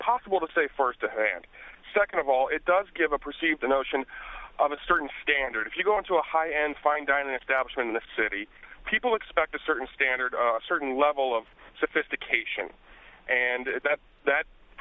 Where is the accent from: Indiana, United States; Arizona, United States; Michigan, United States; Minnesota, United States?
Arizona, United States; I'm originally from Arizona.